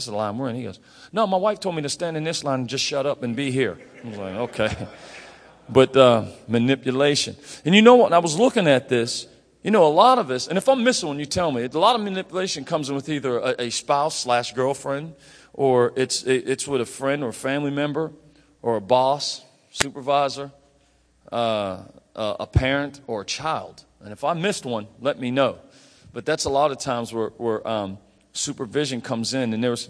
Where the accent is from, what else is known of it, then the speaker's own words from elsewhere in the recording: Pittsburgh, Pennsylvania, United States; also born or lived in New York City; I'm from Pittsburgh, and I had moved here from New York City